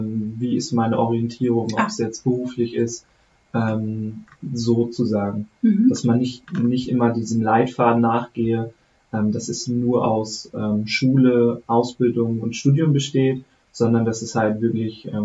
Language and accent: German; Falkenburg, Germany; meine Heimat ist Falkenburg, da wo ich halt herkomme. Da bin ich 18, 19, 20 Jahre aufgewachsen